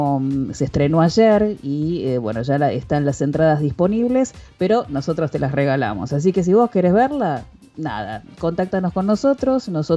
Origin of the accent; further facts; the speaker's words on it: Argentina; ese fanatismo futbolero que nos suele definir justamente como también como argentinos, ¿no?